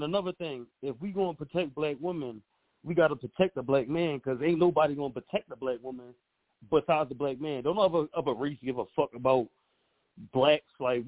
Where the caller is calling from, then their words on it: Philadelphia, Pennsylvania, United States; I'm calling from Philly.